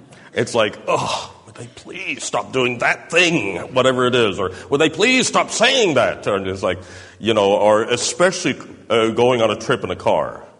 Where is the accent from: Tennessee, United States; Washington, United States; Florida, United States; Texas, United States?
Tennessee, United States; And, you know, I'm from Tennessee